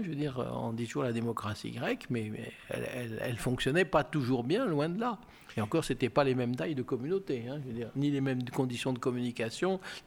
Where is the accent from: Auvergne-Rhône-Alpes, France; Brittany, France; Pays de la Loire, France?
Auvergne-Rhône-Alpes, France; Lyon; Moi, je suis lyonnais et je tiens à mon identité lyonnaise.